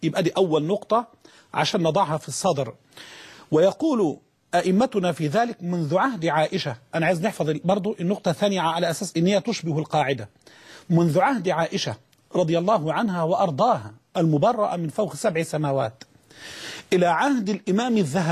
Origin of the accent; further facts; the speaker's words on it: Libya; وبالنسبة أيضا بإذن الله إلى بلدتنا الطيبة ليبيا.